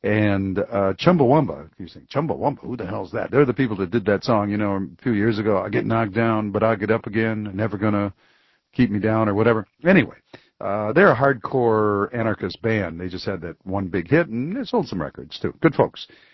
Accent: Detroit, Michigan, United States; Here's Paul in my hometown, Detroit City.

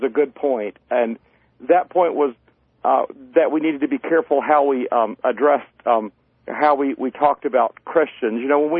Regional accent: the South, United States; I grew up poor in the South. I mean, I live on a dirt road in an old beat-up house, the house I grew up in.

